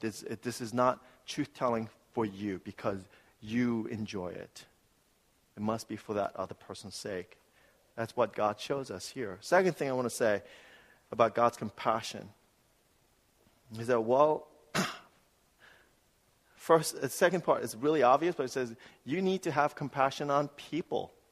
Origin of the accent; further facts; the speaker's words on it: New York City, New York, United States; I grew up in New York City. And I would tell people, you know, if you think New York City people can be cold